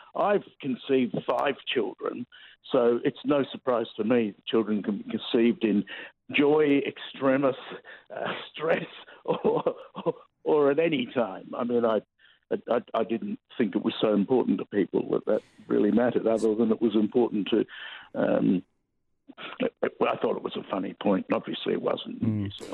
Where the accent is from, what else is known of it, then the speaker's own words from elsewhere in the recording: Tasmania, Australia; I come from a little place like New Zealand. I come from Tasmania.